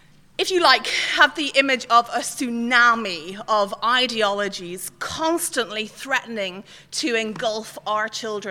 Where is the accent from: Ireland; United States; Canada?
Ireland; Dublin, Leinster; moved away as an adult; now in London, United Kingdom; I don't come from here and I don't come from England either. I actually come from Ireland. I come from Dublin, but have lived in London for the last 8 years